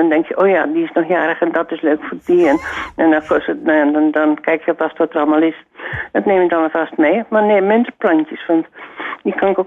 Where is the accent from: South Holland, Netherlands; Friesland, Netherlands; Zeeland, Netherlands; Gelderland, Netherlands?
Zeeland, Netherlands; Nou, ik ben dus opgegroeid in Zeeuws-Vlaanderen.